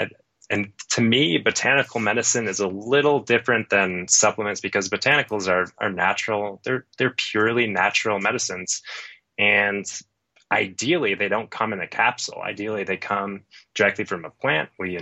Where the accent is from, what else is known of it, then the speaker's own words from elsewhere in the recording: Phoenix, Arizona, United States; now in Colorado, United States; Luckily in Colorado, we've got a bunch of cold rivers and I grew up in Phoenix where the cold water in the summer was like 80 degrees or something.